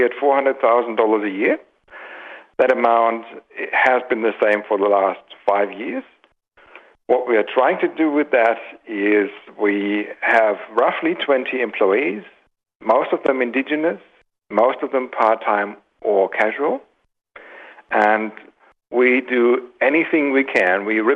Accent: Germany; accent: German; English is a second language; And you know me, I've got my German accent and I'm multilingual.

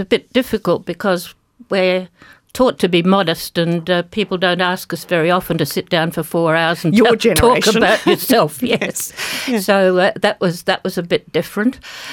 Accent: Darwin, Northern Territory, Australia; I was born in Darwin and lived on the cattle station during World War II

